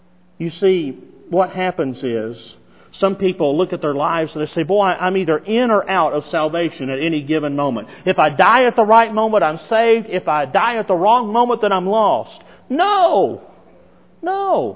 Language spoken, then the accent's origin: English; Arkansas, United States; I grew up in the Lord's church, and I grew up in Arkansas, where you had a lot of different denominations down there that taught the impossibility of apostasy.